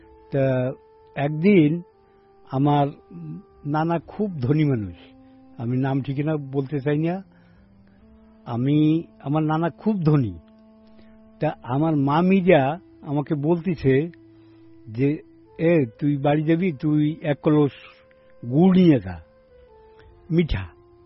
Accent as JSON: {"language": "Bangla", "town": "Gopalganj", "region": "Dhaka Division", "country": "Bangladesh", "tie": "born or raised there", "said": "আমার বাড়ি নাম হচ্ছে গোপালগঞ্জ কাঠি ইউনিয়ন কাঠি গ্রাম। মোল্লা বাড়ি বললে সবাই চেনে, চেয়ারম্যান বাড়ি বললে সবাই চেনে।"}